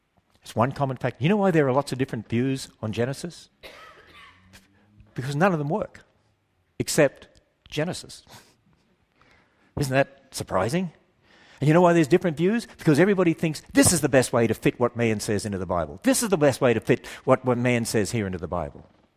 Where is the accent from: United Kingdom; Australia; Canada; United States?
Australia; I'd been to America speaking, and because I grew up in Australia.